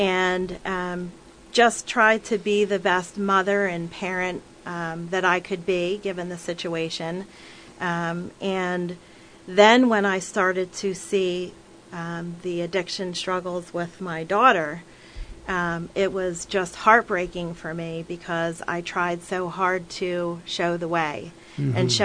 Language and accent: English; Levittown, Pennsylvania, United States; born there; So I was born in Levittown, Pennsylvania. I have a older brother and a younger sister.